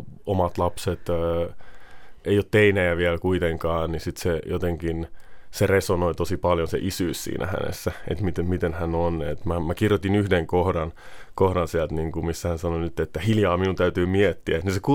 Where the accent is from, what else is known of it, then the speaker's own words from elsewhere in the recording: Helsinki, Uusimaa, Finland; kuinka rakas mun kotikaupunki Helsinki on samalla, että kun on 15 vuotta muualla ja kesät Suomessa, niin sitten oppii arvostamaan sitä omaa kotikaupunkinsa ihan eri tavalla